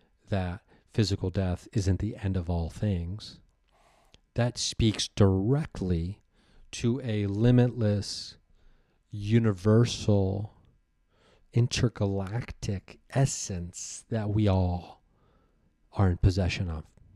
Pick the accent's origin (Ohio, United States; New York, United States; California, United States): Ohio, United States; Dayton; at Wright Patt Air Force Base in Dayton, Ohio, my hometown